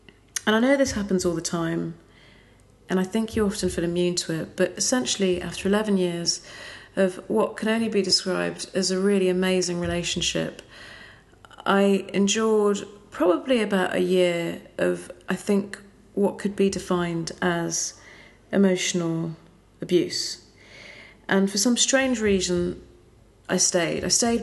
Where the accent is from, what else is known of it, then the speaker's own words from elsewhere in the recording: France; also born or lived in United States; So I spent most of my childhood and my youth in France, 3 years of which were in the US, but the majority of time in France